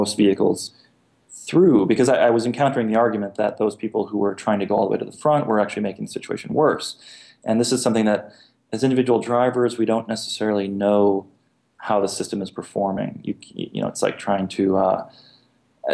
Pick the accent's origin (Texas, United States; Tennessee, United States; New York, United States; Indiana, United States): New York, United States; I'm a New Yorker who has a car that's not.